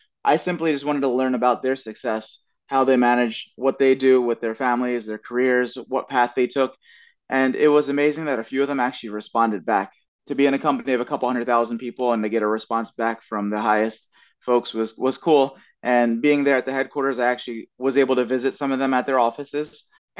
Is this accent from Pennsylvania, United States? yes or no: yes; Lansdale, Pennsylvania, United States; So a boy that was born and raised in Lansdale, it's like a farm town, now transitioning in 2 weeks, I would have to move to Manhattan for this role.